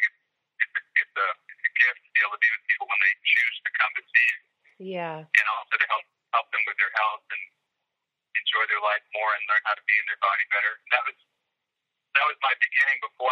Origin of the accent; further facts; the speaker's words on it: Boston, Massachusetts, United States; And we're a very physical family. I grew up in the Boston area. We all played sports.